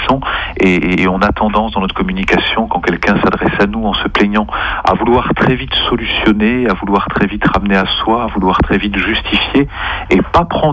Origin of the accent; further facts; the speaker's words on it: France; Non, je suis français.